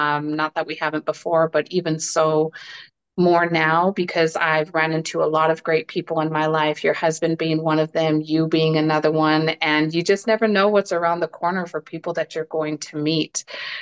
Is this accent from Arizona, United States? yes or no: yes; Arizona, United States; Growing up in Arizona, it gave me just a small portion of what the world looked like growing up in a small town.